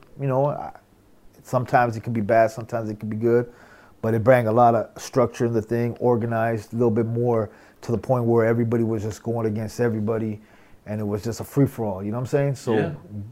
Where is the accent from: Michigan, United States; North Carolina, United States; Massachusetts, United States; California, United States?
California, United States; And, you know, we grew up in Southern California, so it don't matter who you are.